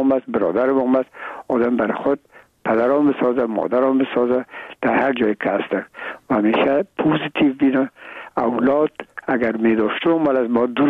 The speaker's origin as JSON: {"language": "Persian", "country": "Afghanistan"}